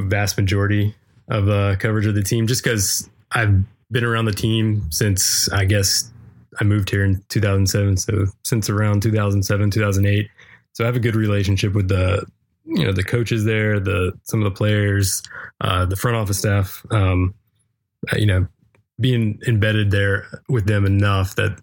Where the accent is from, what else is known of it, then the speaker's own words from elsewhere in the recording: West Virginia, United States; Yeah. So I'm originally from West Virginia. Grew up there. Went to school at West Virginia University and moved down here shortly after.